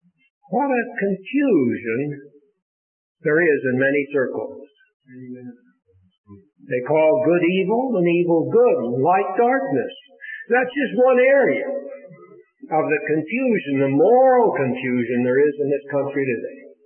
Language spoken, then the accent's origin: English; Colorado, United States; I come from Colorado.